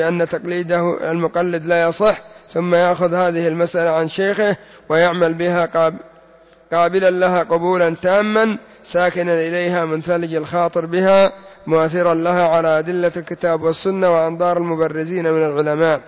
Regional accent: Yemen; لكن سبحان الله أتوا عليهم بالذات هؤلاء الأئمة عندنا في اليمن

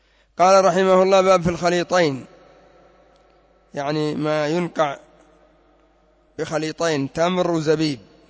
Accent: Yemen; مثل عندنا في اليمن كثير الآن لا يتورع عن القات

